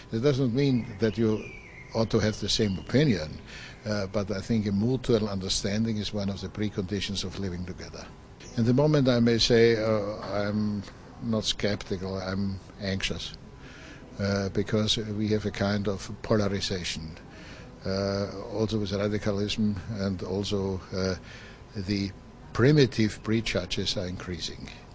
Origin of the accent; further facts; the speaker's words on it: Austria; English is a second language; I'm from Austria